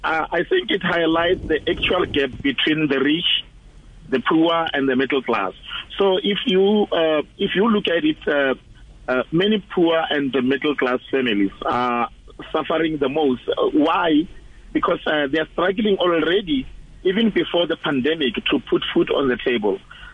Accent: Limpopo, South Africa; I was born and bred in Limpopo province. I come from an area called Madeira, Asikororo. So that's where I did all my schoolings.

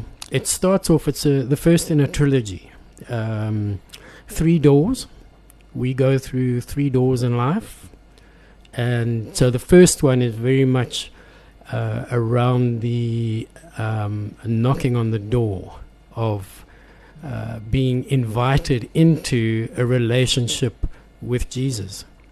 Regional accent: Benoni, Gauteng, South Africa; we grew up in Benoni

